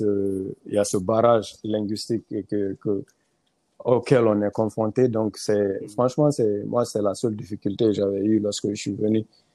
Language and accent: French; Mali; now in Conakry, Guinea; je suis né à Mali et grandi. J'ai fait une partie de mon enfance à Mali, après je suis venu à Conakry.